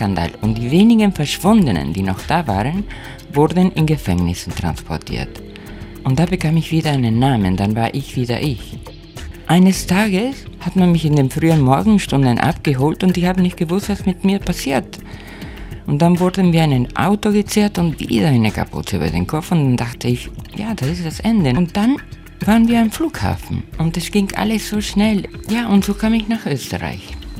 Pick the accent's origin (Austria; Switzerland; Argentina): Argentina; German is a second language; ich komme aus Argentinien.